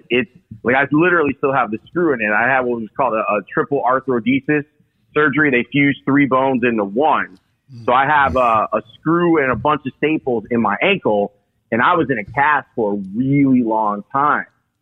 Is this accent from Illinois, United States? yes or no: yes; Chicago, Illinois, United States; So I grew up on the South Side in the Roseland area. And then my neighborhood back in the late 80s, kind of dangerous. And my parents had decided that they were going to move.